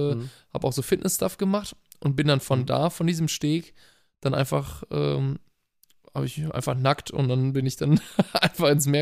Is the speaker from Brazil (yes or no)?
yes; Salvador, Bahia, Brazil; German is a second language; bei Salvador, meiner Heimatstadt, und bei Bahia